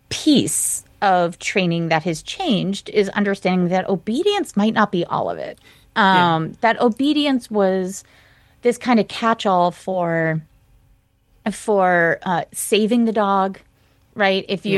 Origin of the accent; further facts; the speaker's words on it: Maine, United States; I grew up in Maine, in very rural Maine.